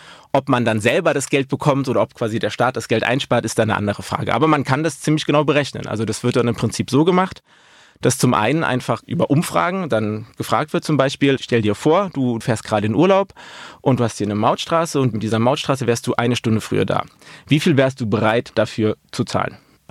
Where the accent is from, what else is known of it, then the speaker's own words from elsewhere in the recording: Eifel, Germany; Wenn wir jetzt irgendwo, wo ich herkomme, aus der Eifel irgendwo eine Brücke bauen, dann sind diese Kosten wesentlich geringer